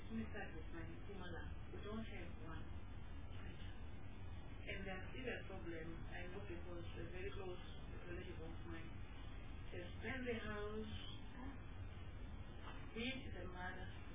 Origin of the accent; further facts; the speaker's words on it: Mpumalanga, South Africa; I know because I'm from Mpumalanga, bordering Mozambique and the Swaziland.